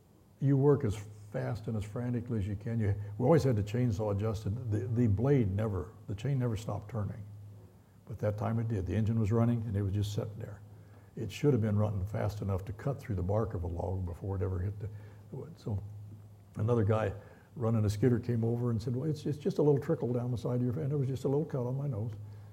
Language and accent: English; United States; born there; I'm a Christian. I was born in America.